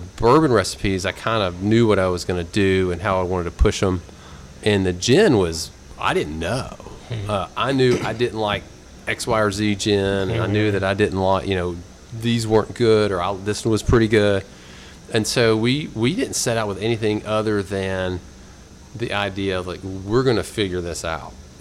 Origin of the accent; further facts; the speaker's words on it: Lynchburg, Tennessee, United States; Say, where are you from? Say, Lynchburg. And they're like, Jack Daniel's.